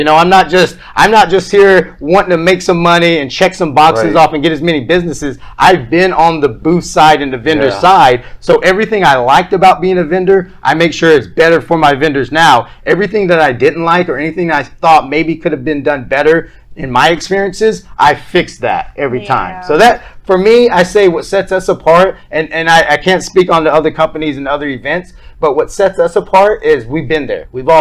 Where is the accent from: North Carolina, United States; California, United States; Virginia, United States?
North Carolina, United States; moved away as an adult; now in Tampa, United States; And that led me into working with local businesses in North Carolina. I'm actually from North Carolina. And then from there, I moved up to big box, working merchandising and marketing for Fortune 500 companies and dealerships. Mm-hmm. And that's what brought me down to Tampa a year and a half ago.